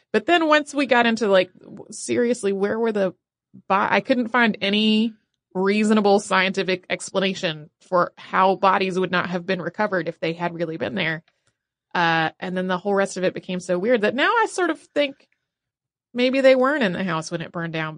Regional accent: Australia; I must admit that as an Australian, I almost couldn't bear to listen to anything more on Gallipoli

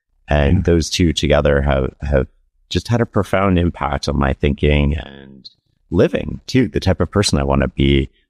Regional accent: Canada; I being a Canadian

